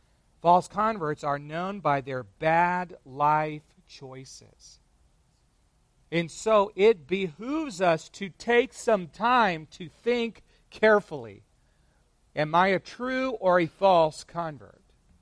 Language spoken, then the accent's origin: English; California, United States; I grew up in California. Certainly at Central California, but certainly not a place of moral and virtue.